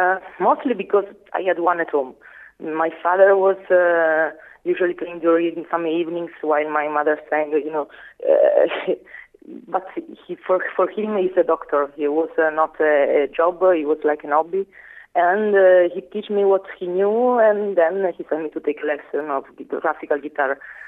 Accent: Novara, Piedmont, Italy; English is a second language; I came from Novara, and I was born in Novara, and I study in the Novara Conservatory.

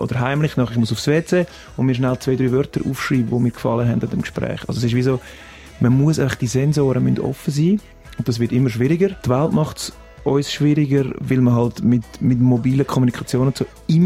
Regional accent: Zurich, Switzerland; Ich bin selber Zürcher

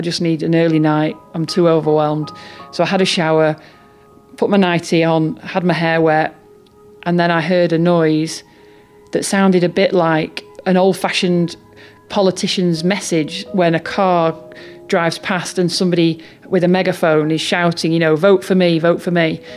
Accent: United Kingdom; we're new in New York. We're from Britain. We're scared to death. We've just been evacuated.

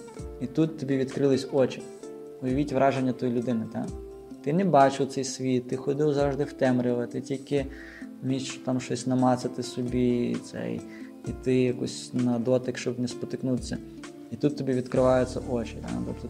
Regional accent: Brest, Brest Region, Belarus; і сам я з Бреста, а батьки мали свій бізнес

